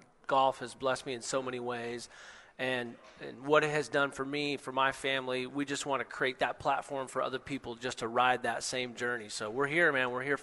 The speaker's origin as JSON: {"language": "English", "region": "Washington", "country": "United States", "said": "because I'm from the Seattle, Tacoma area. Like, we hoop, right?"}